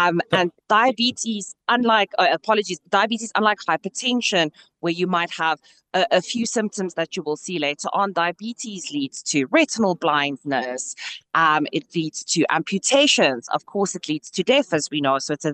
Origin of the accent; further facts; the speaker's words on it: South Africa; So it's really crucial as a South African that you go and test yourself, and it's actually fairly simple.